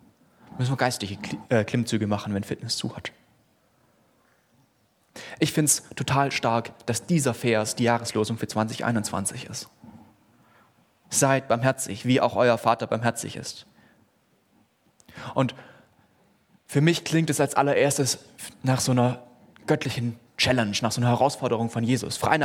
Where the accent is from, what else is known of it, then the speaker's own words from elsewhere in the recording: Baden-Württemberg, Germany; ich bin ja auch Schwabe.